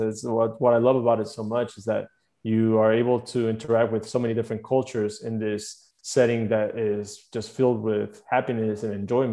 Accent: Mexico; now in Playa del Carmen, Mexico; I was born and raised in Mexico.

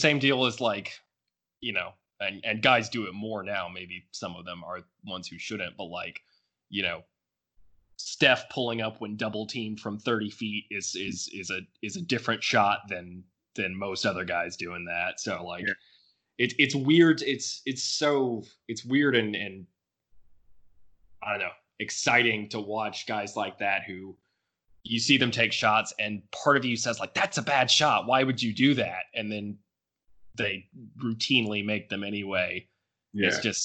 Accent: Birmingham, Alabama, United States; because I'm from Birmingham, and okay. I grew up going to UAB games.

